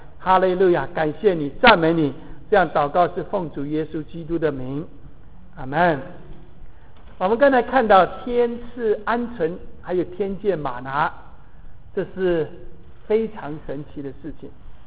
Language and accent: Chinese; China; 但是我们中国人叫做西湖柳，或者我们叫做观音柳。